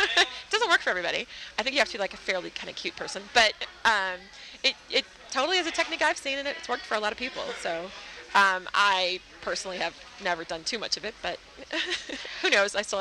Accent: Wisconsin, United States; also born or lived in Florida; I'm originally from Wisconsin, and then Florida, and then here.

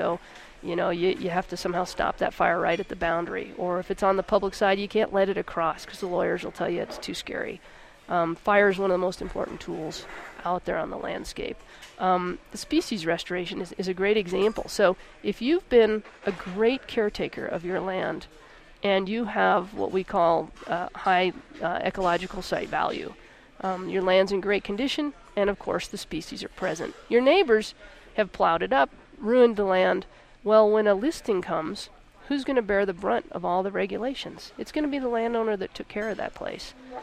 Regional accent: New Mexico, United States; Well, I grew up here in New Mexico. I grew up on an inholding in the National Forest, private land inholding, very small

